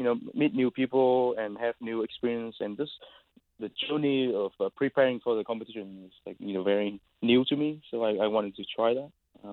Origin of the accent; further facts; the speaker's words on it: Vietnam; Of course, I'm coming from Vietnam, and I'm so interested in Vietnamese guitar music.